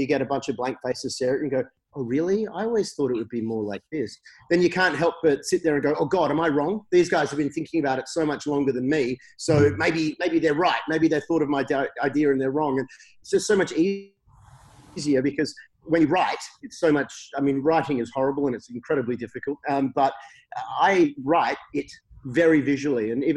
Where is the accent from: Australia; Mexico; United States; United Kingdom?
Australia; Western Australia; I grew up in Western Australia in the 80s when Hounds of Love was set.